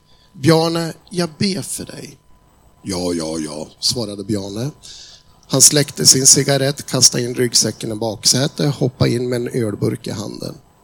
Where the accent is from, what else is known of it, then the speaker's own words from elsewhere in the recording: Gävle, Gävleborg County, Sweden; i den här stadsdelen Bomhus, här växte jag upp som liten.